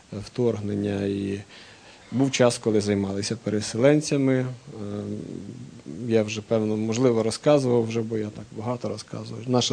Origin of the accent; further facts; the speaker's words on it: Vinnytsia Oblast, Ukraine; В нас на Вінниччині кажуть на ікони, які є в церквах, або є в хатах, там, знаєте, висять в углу, кажуть образи.